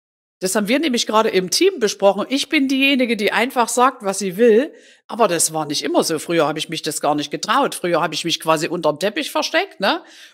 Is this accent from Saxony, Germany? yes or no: yes; Taura, Saxony, Germany; Es gibt einen Moderator aus Taura, das ist meine Heimatstadt